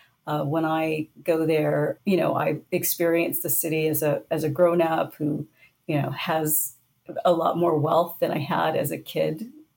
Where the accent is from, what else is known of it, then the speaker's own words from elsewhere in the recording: Portland, Oregon, United States; when I was growing up in Portland in the 1980s, I lived in Northeast Portland, which eventually, I guess maybe it's still called the Alberta Arts District. But when I was growing up, it was just called Dangerous.